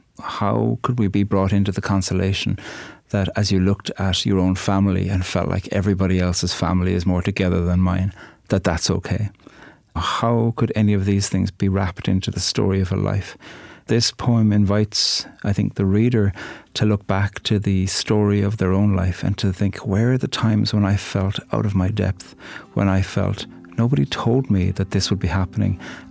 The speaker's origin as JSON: {"language": "English", "country": "Ireland", "said": "I'm a poet from Ireland."}